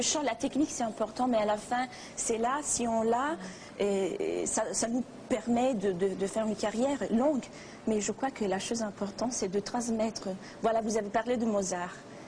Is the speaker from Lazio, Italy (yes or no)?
yes; Rome, Lazio, Italy; Oui, romaine. Oui, je suis romaine, je suis née à Rome, ma famille vient du nord de l'Italie.